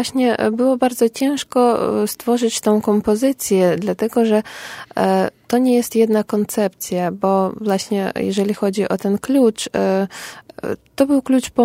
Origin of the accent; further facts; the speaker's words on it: Ukraine; Jestem dumna, że jestem Ukrainką